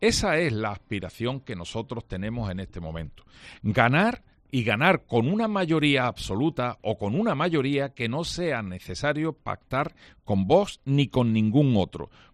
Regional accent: Andalusia, Spain; todos los onubenses vamos a tener que pagar por pasar por esa autovía.

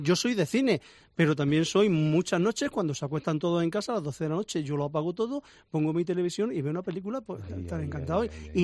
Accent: Linares, Andalusia, Spain; Claro, pero yo soy de Linares.

